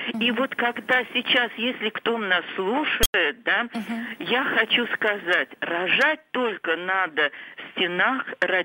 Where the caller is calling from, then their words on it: Ulyanovsk, Ulyanovsk Oblast, Russia; Я дозвонилась из Ульяновска.